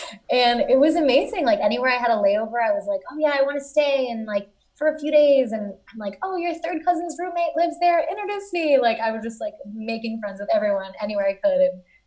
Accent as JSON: {"language": "English", "country": "United States", "tie": "born there", "said": "I was born in the States, but my family is from Puerto Rico, Greece, Palestine, and England."}